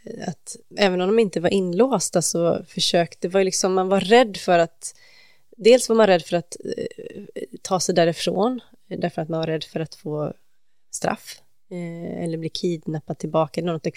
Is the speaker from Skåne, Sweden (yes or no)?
no; Knutby, Uppsala County, Sweden; från Knutby där jag kommer ifrån